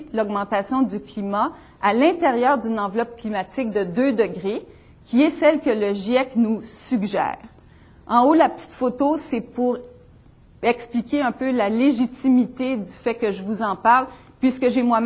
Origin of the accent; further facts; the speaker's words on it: Canada; Quand on est Canadien, on peut regarder notre rôle de multiples façons.